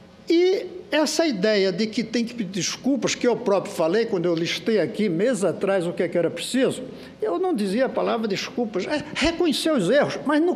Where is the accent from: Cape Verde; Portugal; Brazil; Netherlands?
Brazil; o que é que eu estou achando da situação como brasileiro, mais até do que como senador.